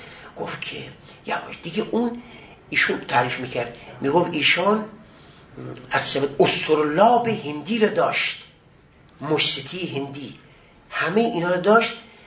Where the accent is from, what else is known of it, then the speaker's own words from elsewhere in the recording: Mazandaran, Iran; من از مازندران آمدم و شاگردم و درس میخوام